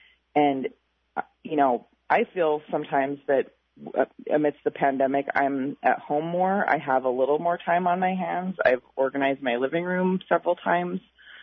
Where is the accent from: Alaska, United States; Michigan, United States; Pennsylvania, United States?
Alaska, United States; Bethel; I would love it if my hometown of Bethel could be the first community in Alaska to get 100% participation rate.